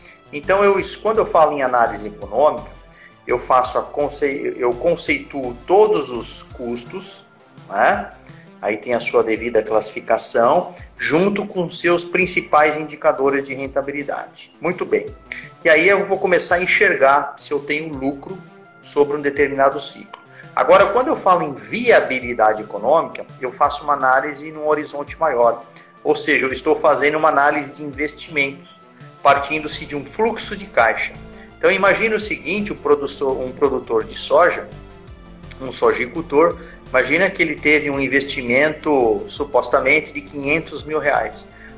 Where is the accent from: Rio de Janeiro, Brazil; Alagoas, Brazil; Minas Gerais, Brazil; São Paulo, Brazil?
São Paulo, Brazil; now in Ilha Solteira, Brazil; eu saí de São Paulo, vim para a Ilha Solteira, quem diria, né? E acabei me estabelecendo por aqui, né? Inclusive, tenho família e tudo mais, tudo aqui em Ilha Solteira.